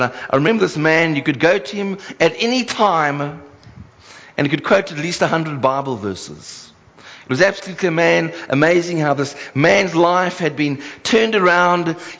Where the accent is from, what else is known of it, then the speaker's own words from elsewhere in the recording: Cape Town, Western Cape, South Africa; in which I grew up in Cape Town.